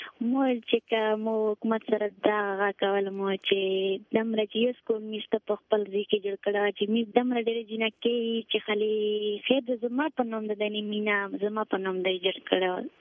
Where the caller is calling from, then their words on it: Spin Wam, Khyber Pakhtunkhwa, Pakistan; دې ته وشایې سپین وام